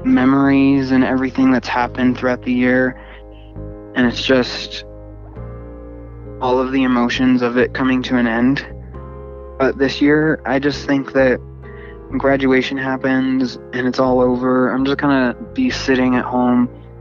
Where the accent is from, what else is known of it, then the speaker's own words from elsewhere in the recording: Evanston, Wyoming, United States; I'm from Evanston, Wyoming.